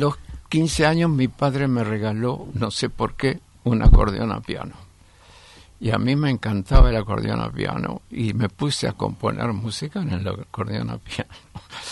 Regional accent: Lobos, Buenos Aires Province, Argentina; born or raised there; also born or lived in Olavarría

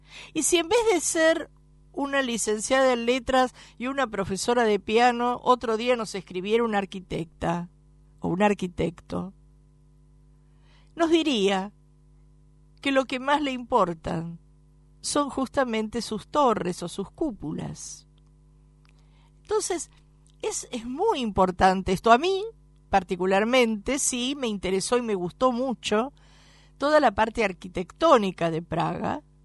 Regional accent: Buenos Aires, Argentina; born there; also born or lived in other provinces; Yo nací en Buenos Aires y si bien en algunos momentos he vivido en otras provincias, no termino de conocer Buenos Aires.

